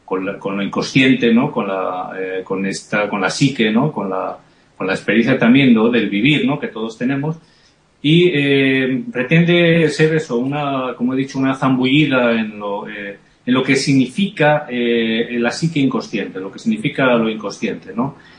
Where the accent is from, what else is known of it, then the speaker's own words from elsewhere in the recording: Avilés, Asturias, Spain; born there; also born or lived in Pontevedra / Zaragoza; now in Gijón, Spain; Sí, soy asturiano. Yo nací en Avilés, nací en una, digamos, en una zona de Avilés que se llama Buenavista. Uh-huh. Y llevo 13 años viviendo en Gijón y trabajando